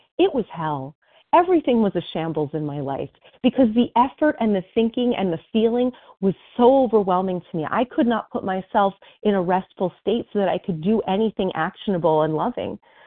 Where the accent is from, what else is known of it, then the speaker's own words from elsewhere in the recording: New Jersey, United States; I'm a recovered compulsive overeater from New Jersey.